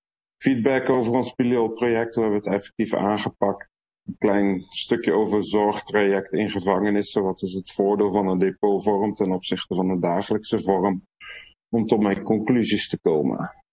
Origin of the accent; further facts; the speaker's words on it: Utrecht, Netherlands; now in Belgium; Ik ben blij als Utrechter nog eens terug in Nederland te spreken. Ik leef inmiddels 28 jaar in België, dus het is goed terug eens in Nederland te zijn.